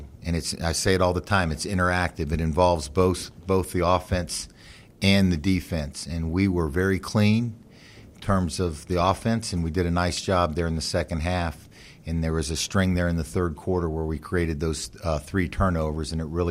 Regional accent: Florida, United States; now in Atlanta, United States; I look at rosters because I'm from Florida, and I look at the hometown, how many guys are from the state of Florida.

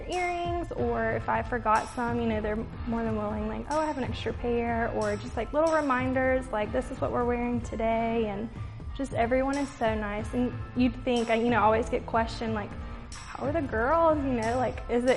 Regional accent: North Carolina, United States; It's been so awesome because I am from North Carolina, and coming here was a huge leap for me.

